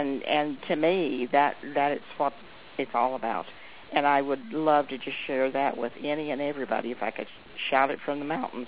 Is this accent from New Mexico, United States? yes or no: yes; New Mexico, United States; from New Mexico, just very close to Albuquerque now. Moved south to continue to have better health.